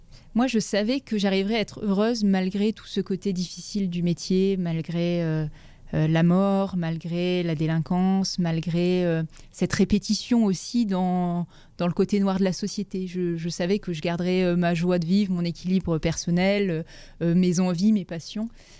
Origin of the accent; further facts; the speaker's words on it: Auvergne-Rhône-Alpes, France; born there; moi je suis née en Auvergne et j'ai grandi dans différentes petites villes de taille moyenne, d'ailleurs plutôt en zone gendarmerie quand j'y pense, je pense pas qu'on était vraiment en zone police, donc plutôt des petites villes